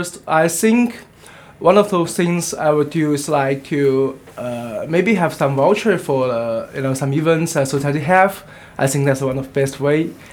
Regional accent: China; English is a second language; Because for me, also, I'm from China, so sometimes there will be some, you know, cultural difference

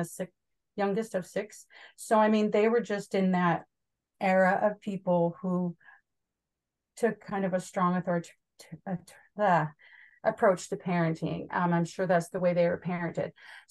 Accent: Savanna, Illinois, United States; also born or lived in Utah; I was born and raised most of my life in Savannah, Illinois, a little river town just south of Galena.

